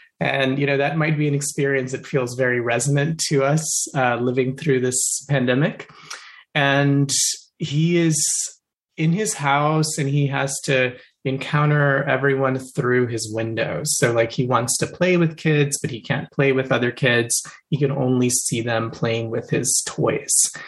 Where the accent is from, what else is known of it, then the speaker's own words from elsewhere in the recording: Kolkata, West Bengal, India; I was born in Kolkata and spent my childhood there.